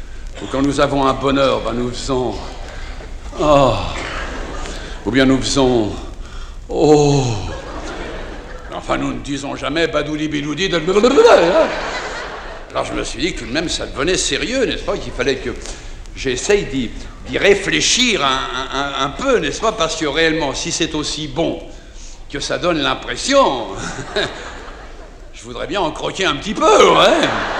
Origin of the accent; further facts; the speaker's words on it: Paris, Île-de-France, France; Chez nous à Paris.